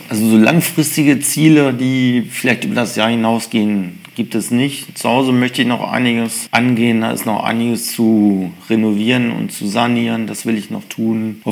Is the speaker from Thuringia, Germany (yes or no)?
no; Holtensen, Lower Saxony, Germany; Ja, Holtensen ist meine Heimat eigentlich. Da ich bin seit, ja, geborener Holtenser im Grunde. Und das ist eigentlich meine Heimat.